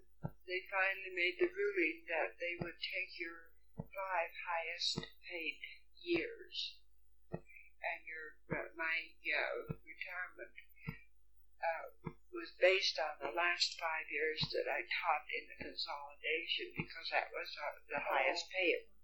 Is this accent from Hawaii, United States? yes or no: no; Meredith, Colorado, United States; No, I was born in Meredith, out of Springs. I went to grade school and high school.